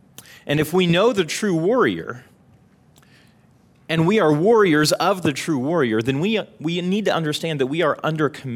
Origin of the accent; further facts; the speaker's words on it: Ferris, Illinois, United States; I graduated from Illini West High School in Carthage, Illinois, and I grew up in Ferris.